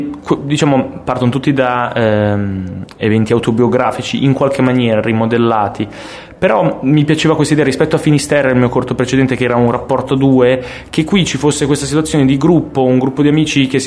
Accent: Milan, Lombardy, Italy; Io sono di Milano, voglio raccontare le stesse dinamiche però in un ambiente urbano, che è quello della città in cui sono cresciuto

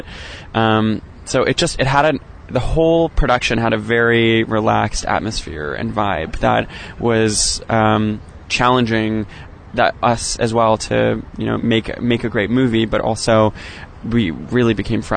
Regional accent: Newfoundland and Labrador, Canada; Newfoundland, which is my hometown and island off the east coast of Canada. And it's a very, like, Irish space.

